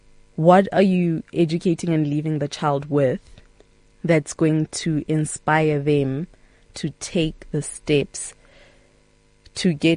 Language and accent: English; Northern Cape, South Africa; Well, I come from a village in the Northern Cape.